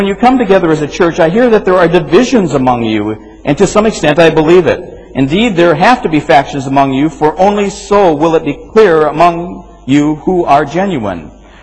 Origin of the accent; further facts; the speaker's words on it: Minnesota, United States; I grew up in Minnesota, so I've been carefully following a case which has made international news.